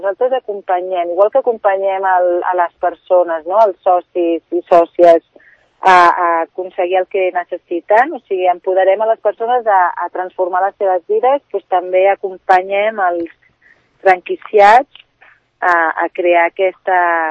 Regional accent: Baixador de Vallvidrera, Catalonia, Spain; Jo soc de Baixador de Vallvidrera, però estic entre mig de Barcelona i Sant Cugat, faig més vida a Sant Cugat, la meva família és de Vall d'Oreig

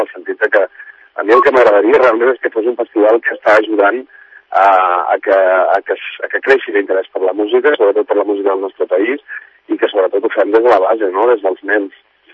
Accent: Sant Cugat, Catalonia, Spain; Jo soc de Sant Cugat.

